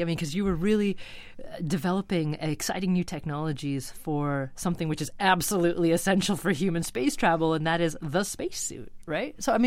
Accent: United States; But if I may, as an American, I have to say I was a little disappointed that the Europeans beat us to landing on a comet

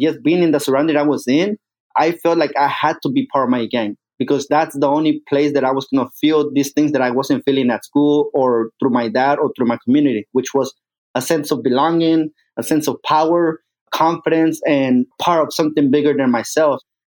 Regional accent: Mexico; now in United States; from the day I came from Mexico to this country.

